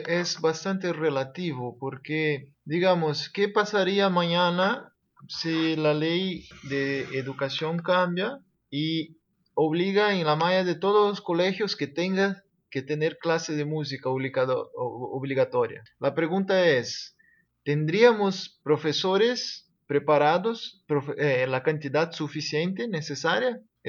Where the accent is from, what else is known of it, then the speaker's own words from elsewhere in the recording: Brazil; Spanish is a second language; also born or lived in United States; yo soy de Brasil, también estudié en Brasil secundaria, el pregrado yo hice en Brasil, me licencié en música en Brasil, después con becas fui a Estados Unidos, posgrado, maestría, doctorado en Oboe